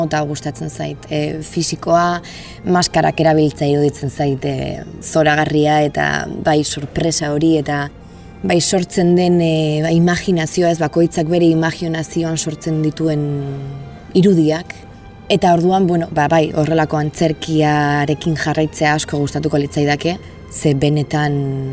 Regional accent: Zumarraga, Basque Country, Spain; eta aktorea naiz. Zumarragakoa naiz, Donostitik gertu dagoen herri txiki batetik, nator.

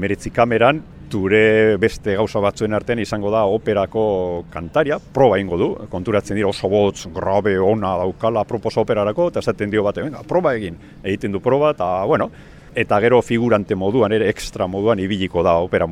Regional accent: Basauri, Basque Country, Spain; also born or lived in Vitoria-Gasteiz; now in Arbizu, Spain; ni izatez Basaurikoa naiz, herri industrial nahiko handia, Gasteizen bizi izan nintzen beste hainbat urtetan, eta ja, badara matzat urte batzuk, Arbizun herri txiki euskaldun lasai baten bizitzen, eta oso oso gustora bizi naiz hor.

